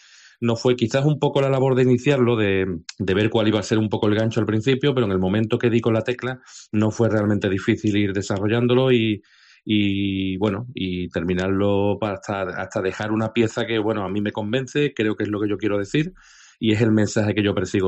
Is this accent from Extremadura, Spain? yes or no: no; Cádiz, Andalusia, Spain; Evidentemente, siendo de esta ciudad y desde tan niño metido en el mundo de las cofradías